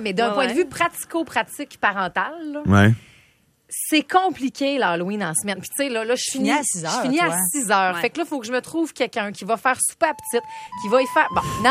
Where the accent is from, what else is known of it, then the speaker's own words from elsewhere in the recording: Dolbeau, Quebec, Canada; chez nous, à Dolbeau, au lac Saint-Jean